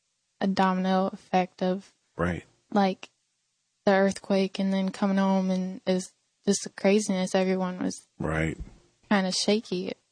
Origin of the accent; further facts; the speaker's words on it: East Coast, United States; born and raised on the East Coast, we mm-hmm. never even felt a minor earthquake